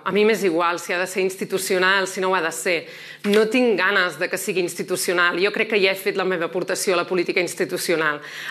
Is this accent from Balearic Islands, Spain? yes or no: no; Catalonia, Spain; som catalans i catalans i volem viure com a tal, plenament com a tal.